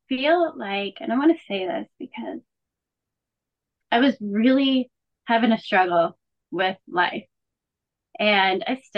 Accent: East Coast, United States; made it out to where we grew up on the East Coast

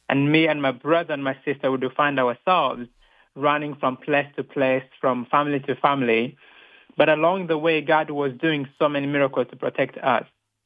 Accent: Rwanda; I was born and raised in Rwanda at a time when tribal unrest was at its greatest.

